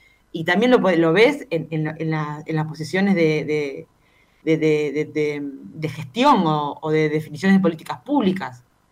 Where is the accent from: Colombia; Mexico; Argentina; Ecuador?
Argentina; Camilo Aldao, Córdoba; vengo de Camilo Aldao, tiene 5.000 habitantes, está en el interior, en el sudeste cordobés.